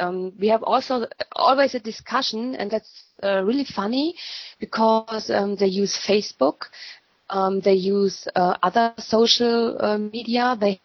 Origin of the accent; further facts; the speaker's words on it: Germany; English is a second language; like you say, I'm from Germany.